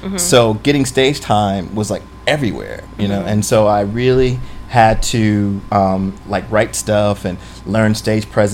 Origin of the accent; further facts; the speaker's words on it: New York, United States; I'm a New Yorker.